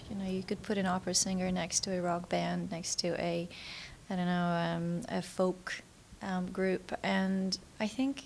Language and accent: English; Moscow, Russia; moved away; also born or lived in New York; I was born in New York because my parents were interpreters for the UN. And then when I was right after I was born, a few months later, they were restationed back to Moscow.